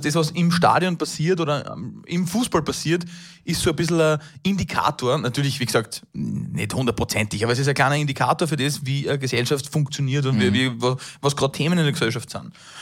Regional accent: Upper Austria, Austria; Und wir sind Oberösterreicher

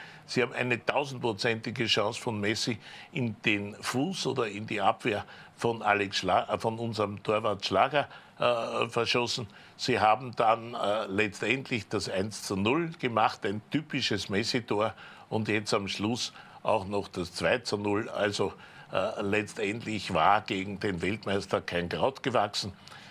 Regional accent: Austria; wir normalerweise als Österreicher

